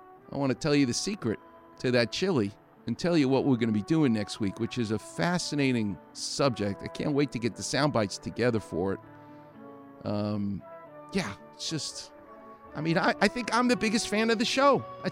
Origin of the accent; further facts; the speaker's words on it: New York, United States; And I'm going to tell you, and that's because I'm a New Yorker, which is in me.